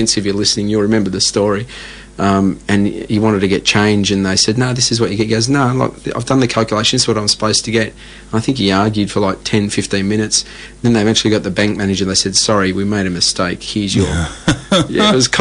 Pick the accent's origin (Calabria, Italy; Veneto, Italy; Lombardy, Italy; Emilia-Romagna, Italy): Calabria, Italy; My uncle picked us up from Rome, drove us all the way from Rome down to, because we come from Calabria